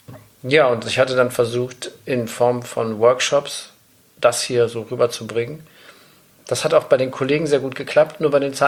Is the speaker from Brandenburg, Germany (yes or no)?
no; Bonn, North Rhine-Westphalia, Germany; born there; Und ich bin ja in Bonn geboren